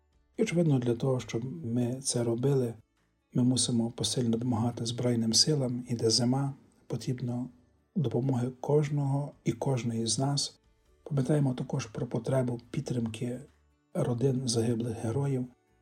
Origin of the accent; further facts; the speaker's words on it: Western Ukraine, Ukraine; Хоча ми, ті, які виросли на Західній Україні, прекрасно пам'ятаємо депортації наших батьків, дідусів, бабусів